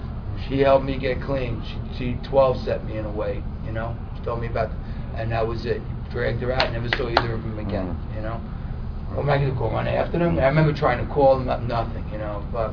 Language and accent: English; New York City, New York, United States; because I'm a New Yorker, when I first came back to New York